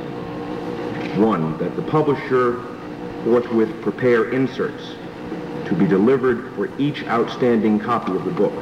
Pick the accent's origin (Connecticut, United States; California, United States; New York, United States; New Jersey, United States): Connecticut, United States; Glastonbury; I'm from Glastonbury, Connecticut, and I'm the attorney for the Shroud of Turin Research Project.